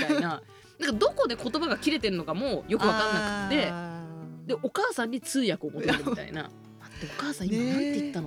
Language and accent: Japanese; Niigata, Japan; ちなみに私、新潟県新潟市出身なんですけど